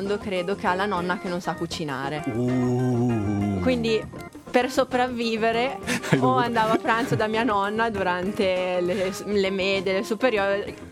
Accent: Piedmont, Italy; Io sono della provincia di Alessandria, che non è poi così lontano, però per comodità mi sono trasferita su.

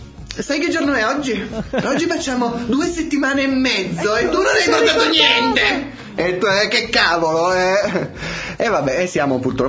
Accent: northern Italy, Italy; accent: northern Italian; Col mio accento tipico del nord.

